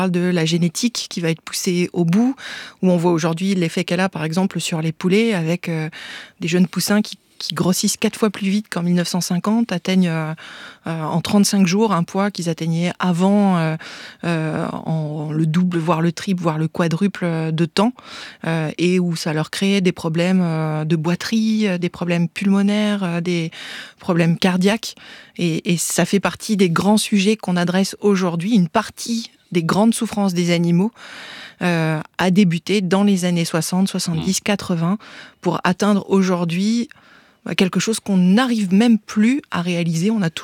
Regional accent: Nancy, Grand Est, France; born there; Oui, je suis née à Nancy, dans une famille...

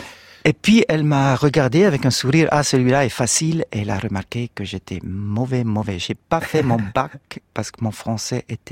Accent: Bern, Switzerland; Et si je commençais du Münchenbourg, c'est banlieue de Berne, ils vont pas comprendre. Suisse, ils vont pas très bien comprendre

